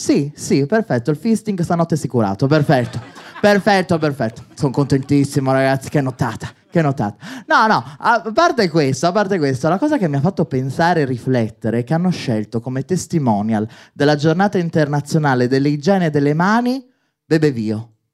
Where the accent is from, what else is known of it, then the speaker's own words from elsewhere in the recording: Milan, Lombardy, Italy; io sono milanese, 100% ci tengo, noi milanesi ci teniamo